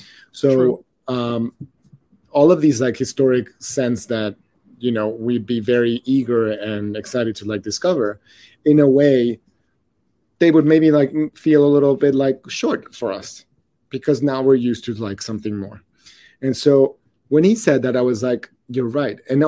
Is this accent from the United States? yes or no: no; Mexico City, Mexico; coming from Mexico City, like perfume is not